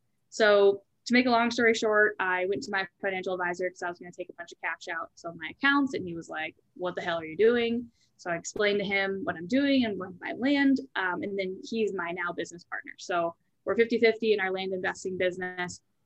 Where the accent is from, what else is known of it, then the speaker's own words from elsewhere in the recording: Edina, Minnesota, United States; So high level, I grew up in Edina. So local gal